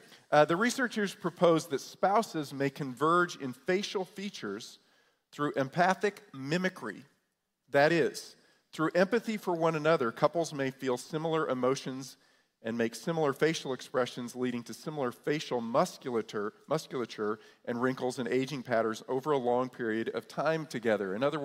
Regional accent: New York, United States; I grew up in New York, and I had to walk uphill through the snow

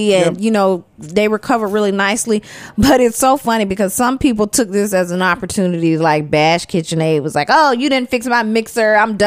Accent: Athens, Georgia, United States; I hear it's like the little Athens, Georgia. And, you know, I am from Athens.

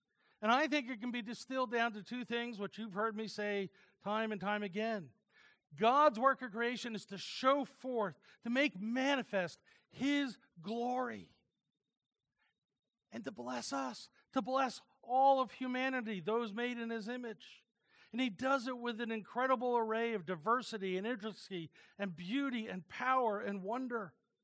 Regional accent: New Jersey, United States; Now, I know it's a cliche because I'm from New Jersey.

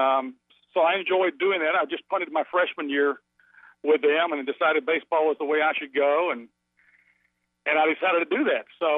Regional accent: Marlton, Arkansas, United States; But I was raised in the Marlton, Central Arkansas area, a little bit in Paris, Arkansas, a little bit in Forest City, Arkansas, when I was a little bitty guy.

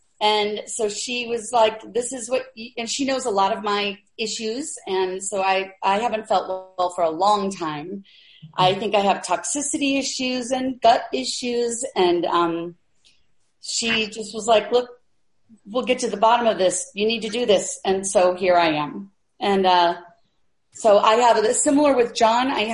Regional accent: California, United States; Oh, and I'm from the Bay Area, guys. So I live in Burlingame in the Bay Area, like 45 minutes. A little bit south of the city.

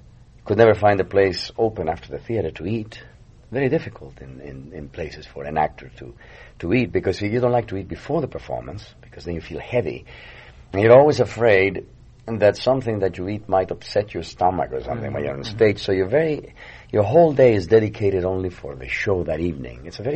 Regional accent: Mexico; English is a second language; now in United States; But the Mexicans, when we come from Mexico originally to this country, we get just as sick.

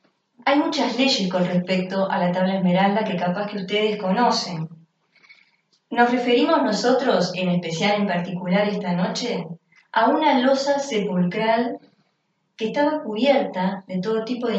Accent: Montevideo, Uruguay; Somos de Montevideo, Uruguay, y estamos participando de este encuentro que llamamos Encuentro con la Rosa Cruz.

